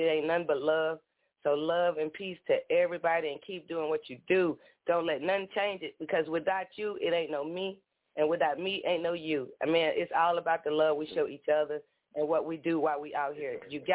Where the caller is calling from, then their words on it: Nashville, Tennessee, United States; And I'm calling from Nashville.